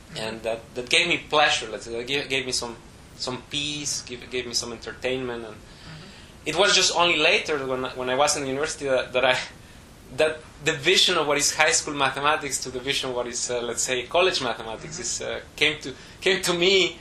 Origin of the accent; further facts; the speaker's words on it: Mexico City, Mexico; I was born and raised in Mexico. Mm-hmm. I grew up in Mexico City. It's a huge monster of a city.